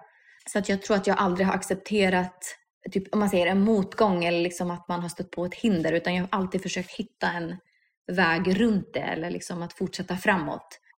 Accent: Norrland, Sweden; also born or lived in Calgary, Canada; Och jag är ändå uppvuxen i Norrland.

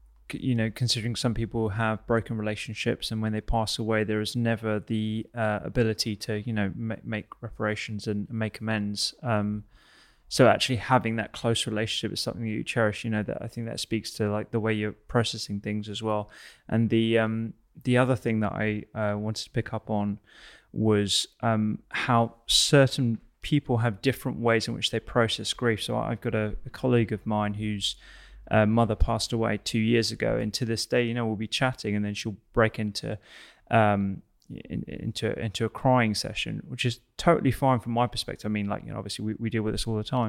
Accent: United Kingdom; conversation about grief and bereavement in general is something that we don't tend to do very well as British people, if I'm honest.

